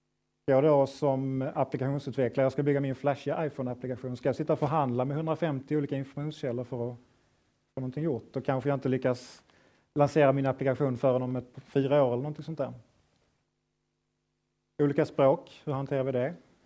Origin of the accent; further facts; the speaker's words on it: Skåne, Sweden; accent: Scanian; Jag har viss brytning på skånska, så vill ni ta det på engelska så kan jag göra det också.